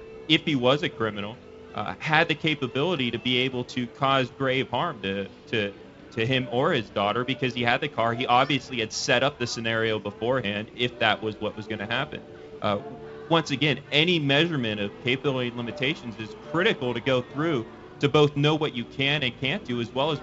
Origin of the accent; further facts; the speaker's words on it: San Diego, California, United States; we're from San Diego originally, and the Marine Corps recruit depot is right there.